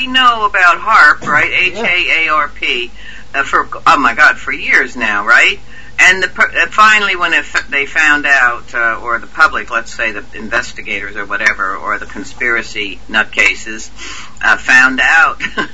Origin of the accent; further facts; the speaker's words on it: United States; I'm an American. Our country is the best country.